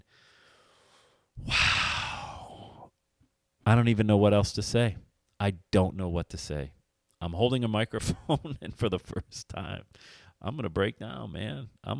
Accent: Bradford, Pennsylvania, United States; also born or lived in Loveland, Ohio; my hometown of Bradford, PA, my adopted hometown of Loveland, Ohio

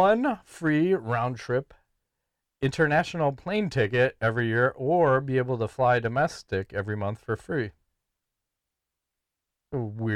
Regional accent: Brazil

